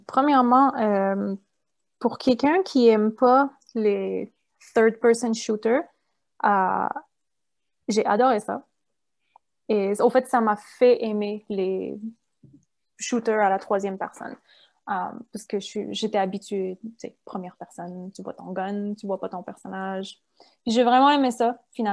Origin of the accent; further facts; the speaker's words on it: Quebec, Canada; accent: Quebec; les Français de France, ils se demandent je viens de où avec mon accent parce que j'ai quand même un accent québécois.